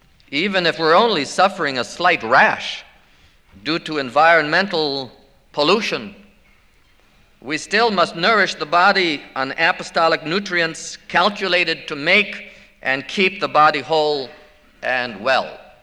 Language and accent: English; Chicago, Illinois, United States; Well, I'm from Chicago. I've been there 20 years. I don't like it there.